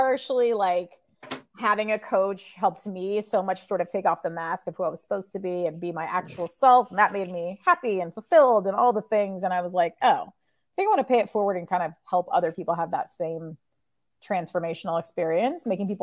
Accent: United States; born there; Like my parents immigrated from Egypt and I was born here in America.

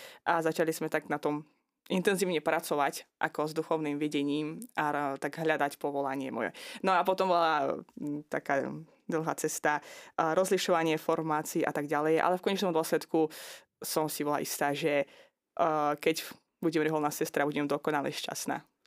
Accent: Azerbaijan; keďže som nevyrastala na Slovensku, ale vyrastala som v ďalekom Azerbajdžane, v krajine, kde ani nie je úplne, že kresťanstvo také bežné

